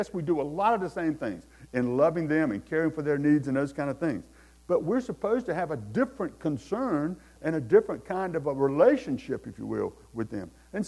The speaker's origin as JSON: {"language": "English", "country": "United States", "tie": "born or raised there", "said": "I was raised in America, you know, right down the road here."}